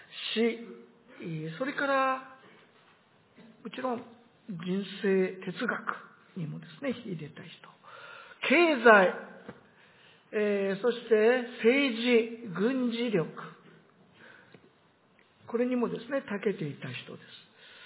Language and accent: Japanese; Tohoku, Japan; この季節になりますと、東北育ちであります、私はですね。